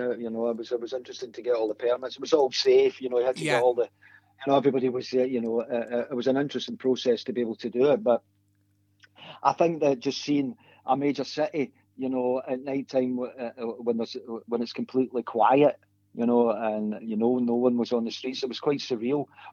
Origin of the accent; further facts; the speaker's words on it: Clydebank, Scotland, United Kingdom; me growing up in Clyde Bank